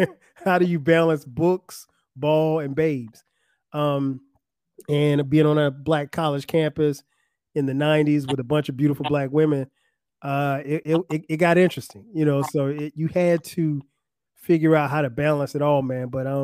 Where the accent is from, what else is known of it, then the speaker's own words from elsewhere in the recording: Florence, South Carolina, United States; It's located about 90 miles away from my hometown of Florence, South Carolina. But the adjustment was, you know, just being away from home.